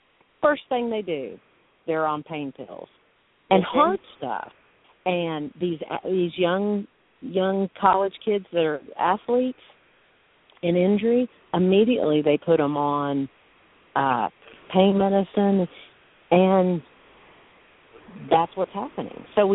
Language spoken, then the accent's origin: English; Georgia, United States; and I'm from Georgia, that they've started a counseling recovery center